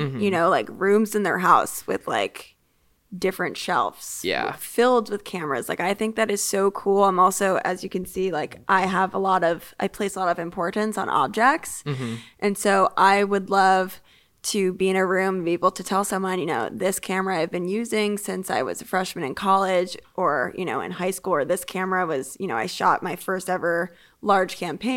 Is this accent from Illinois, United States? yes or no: yes; Chicago, Illinois, United States; born there; I could read about what it was like being in the hospital room when I was born in Chicago.